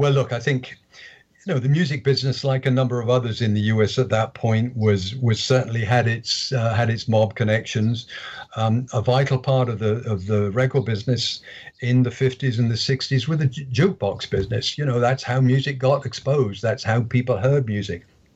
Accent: Bristol, South West England, United Kingdom; The show I went to in my hometown of Bristol, that first show, I'm not even sure there were more than a few dozen people in the audience.

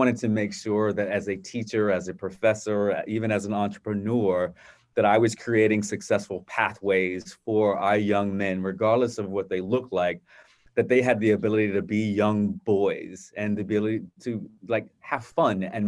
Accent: Virginia Beach, Virginia, United States; but also having the experiences of racism and discrimination growing up in Virginia Beach

